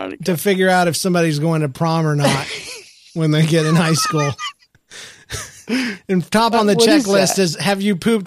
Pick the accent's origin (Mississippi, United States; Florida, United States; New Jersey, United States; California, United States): Mississippi, United States; I just listened to episode 223, and I wanted to say that I'm from Mississippi, and no, we are not part of the KKK.